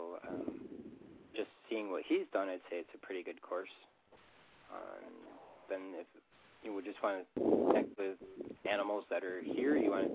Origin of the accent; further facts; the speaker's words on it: New York, United States; Not that I know of in Florida. I'm from New York.